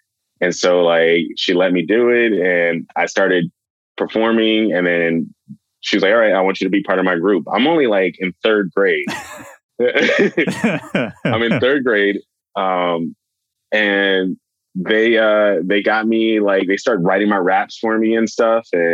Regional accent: California, United States; also born or lived in Los Angeles / Long Beach / San Diego; I'm actually from Los Angeles. So I was born here, but I pretty much grew up all over Southern California.

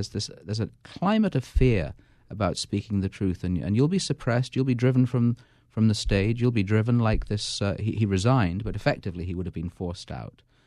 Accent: England, United Kingdom; Your listeners will know that I'm an Englishman by the sound of my voice.

